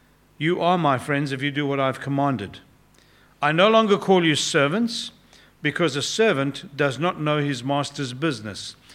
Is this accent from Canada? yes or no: no; South Africa; I grew up in South Africa, and it's always humbling to come back